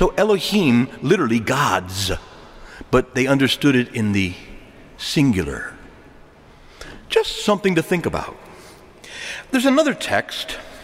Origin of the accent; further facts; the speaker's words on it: the South, United States; accent: southern; I'm going to sort of use a little my southern accent, and in the deep south, you know, they do have the you singular and the you plural.